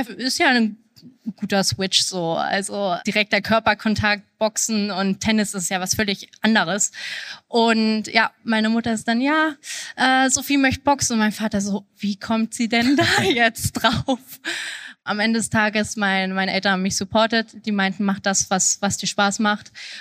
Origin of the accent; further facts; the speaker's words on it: Kitzbühel, Tyrol, Austria; Ich habe damals den größten Teil meiner Kindheit in Österreich verbracht, in Kitzbühel